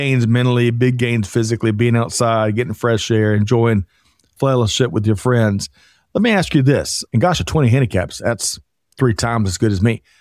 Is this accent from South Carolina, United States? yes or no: yes; South Carolina, United States; Presbyterian College in my home state of South Carolina.